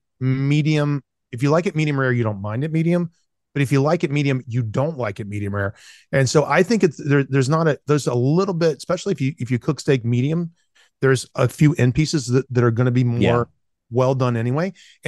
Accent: the South, United States; accent: Southern; And I grew up in the South, so that's the reason I can talk like this. Especially if I get on the phone with my parents for an hour, this is exactly what I sound like.

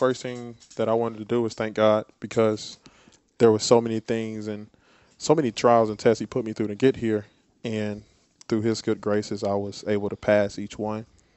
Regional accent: United States; my hometown is 45, 50 minutes from Lancaster, South Carolina. Love home.

